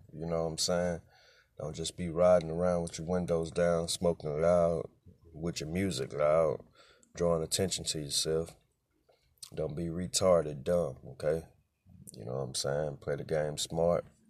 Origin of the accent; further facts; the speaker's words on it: Houston, Texas, United States; And I'm from Houston, but the team trash right now.